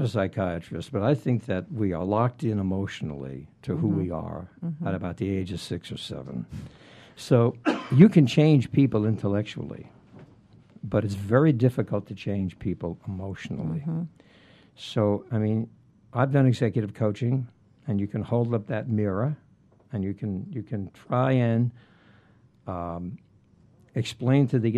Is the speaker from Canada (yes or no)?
no; Brooklyn, New York, United States; being born and raised in the Brooklyn, New York City area, I was a great Brooklyn Dodgers fan.